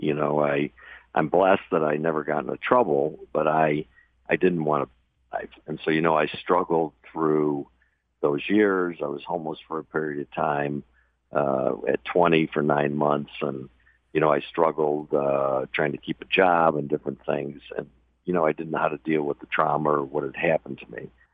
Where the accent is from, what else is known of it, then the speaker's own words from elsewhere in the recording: Michigan, United States; You know, I grew up in Michigan, pretty normal family